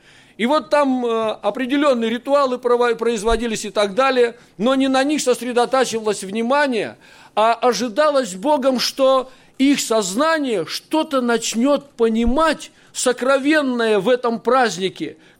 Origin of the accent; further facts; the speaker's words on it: Siberia, Russia; Вот я думаю, сибиряк, самому за себя стыдно, но так холодно